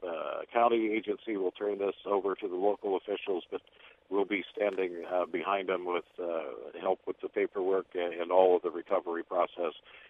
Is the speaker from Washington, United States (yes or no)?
yes; Washington, United States; and I grew up in Washington, so I know what's going on over there right now